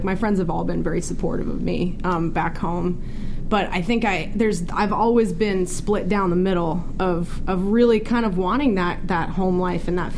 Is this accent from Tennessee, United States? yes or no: no; Colorado, United States; now in Los Angeles, United States; So, like I said, I'm from Colorado, and I've been, you know, going home probably twice a year since I've moved out to LA just to visit friends.